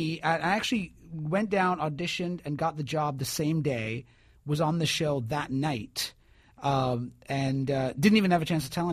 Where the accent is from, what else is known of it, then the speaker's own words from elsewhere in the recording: United Kingdom; You know, growing up in the UK, I always, as an Indian immigrant, you never felt like you were part of the British.